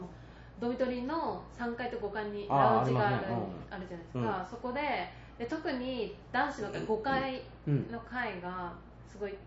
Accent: Fukuoka, Japan; 私もともと福岡出身で、福岡で外国人のお客さんを助けたいっていう夢

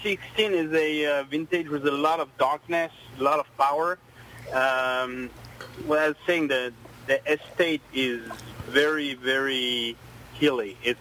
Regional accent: Provence-Alpes-Côte d'Azur, France; I grew up in Provence. I grew up on the French Riviera.

